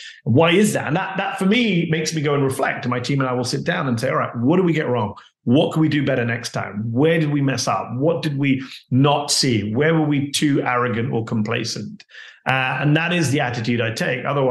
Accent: United Kingdom; moved away; as a Brit, as someone who moved here from the United Kingdom and who became politically radicalized, if you can use that phrase, during the Iraq War.

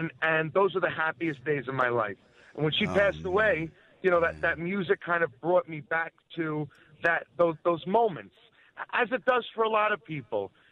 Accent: New York, United States; Well, my family, my father is from Bensonhurst, my mother's from Greenpoint, and I grew up on Long Island. So I'm Brooklyn by injection.

